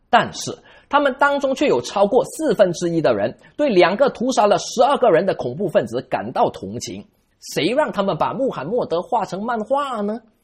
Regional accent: Malaysia; 第二个例子，我的老家马来西亚。

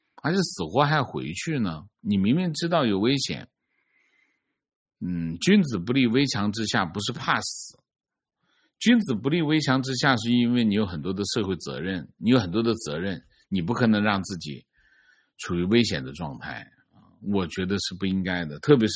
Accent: China; 情况我老家四线城市，城乡结合部，每天能看到很多60到80多的老人捡垃圾

